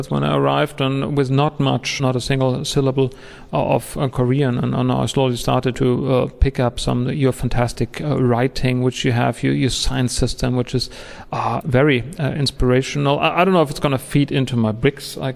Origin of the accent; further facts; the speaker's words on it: Munich, Bavaria, Germany; English is a second language; I'm an architect from Germany, from Munich.